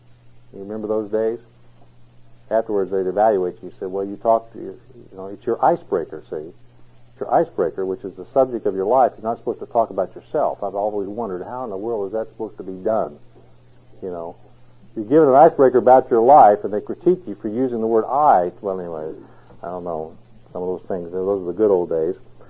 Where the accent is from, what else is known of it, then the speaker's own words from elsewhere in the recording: Indiana, United States; also born or lived in Texas; I'm from Indiana, but people would know me as a Texan because I've spent so much of my life in Texan.